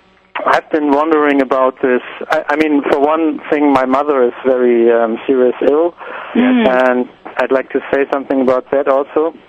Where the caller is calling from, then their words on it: Germany; From Germany.